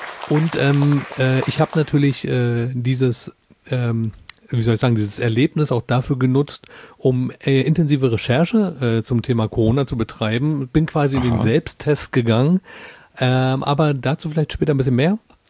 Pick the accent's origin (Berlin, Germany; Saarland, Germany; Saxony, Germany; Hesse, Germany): Berlin, Germany; als Berliner Wässerkundler